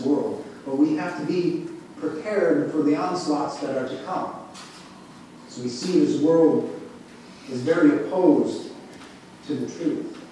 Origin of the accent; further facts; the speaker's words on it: Wisconsin, United States; accent: northern; now in Minnesota, United States; We have here in Minnesota, we have a Minnesotan accent. I'm from Wisconsin, I also have a northern accent. Sometimes people comment about it.